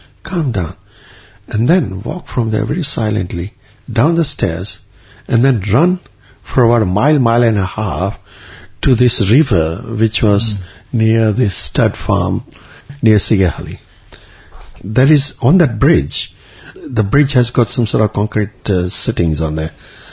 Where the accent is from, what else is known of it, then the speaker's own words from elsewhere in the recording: Kampala, Central Region, Uganda; we didn't come from UK. We came from Uganda.